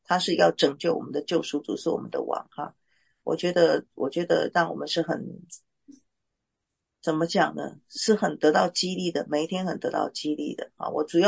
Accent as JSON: {"language": "Chinese", "town": "Xiamen", "region": "Fujian", "country": "China", "tie": "born or raised there", "said": "厦门就是我的家乡啊。"}